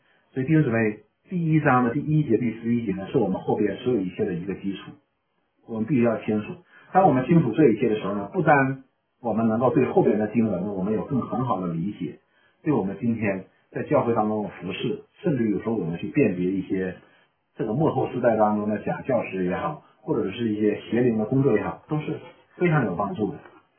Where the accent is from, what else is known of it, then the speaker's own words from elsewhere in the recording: China; 我们中国人讲叫耳听为虚，眼见为实嘛